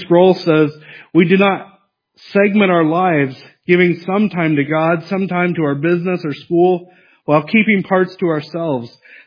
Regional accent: United States; I am an American. I have the right to pick on them, right?

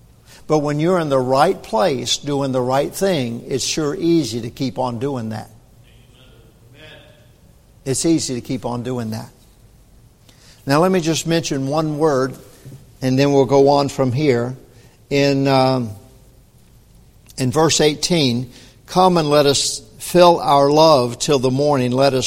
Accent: Southern United States, United States; I'm from the Bible Belt. I don't know anything about that.

